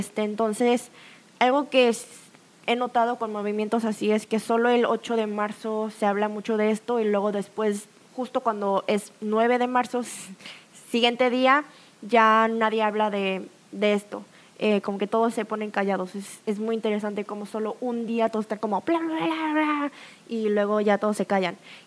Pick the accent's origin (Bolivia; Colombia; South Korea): South Korea; Spanish is a second language; O a veces yo digo 28 años porque soy coreana y les digo mi edad coreana.